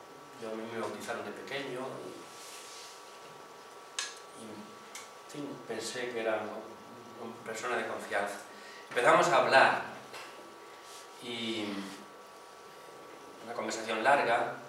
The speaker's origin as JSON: {"language": "Spanish", "country": "Chile", "said": "Yo soy chileno, me presentó"}